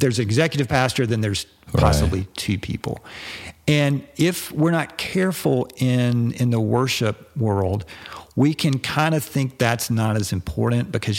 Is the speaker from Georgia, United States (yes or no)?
yes; Atlanta, Georgia, United States; I love Coca-Cola because I'm from Atlanta